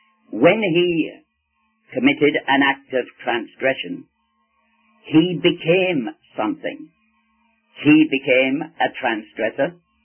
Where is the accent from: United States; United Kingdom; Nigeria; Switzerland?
United Kingdom; England; also born or lived in China; now in Canada; I am Scottish by race, but I was brought up in England, and I have lived many years in China, and now I am a citizen of Canada.